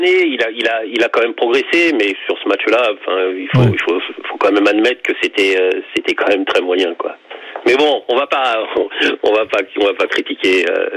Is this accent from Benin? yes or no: yes; Benin; je suis béninois et je resterai béninois, même si le Sénégal est mon pays de cœur.